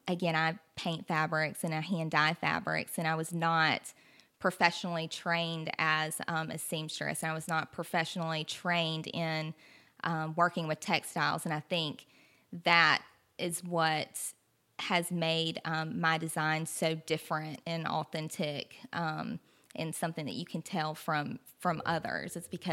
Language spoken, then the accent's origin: English; Dothan, Alabama, United States; I moved back to my hometown, Dothan, and I moved into my family's abandoned farmhouse